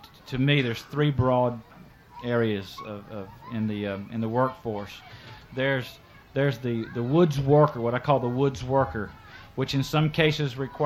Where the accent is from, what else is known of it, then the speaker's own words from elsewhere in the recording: Jacksonville, Florida, United States; Well, I guess I would be considered a city slicker in that I was born and raised in Jacksonville, although I lived out in the boonies.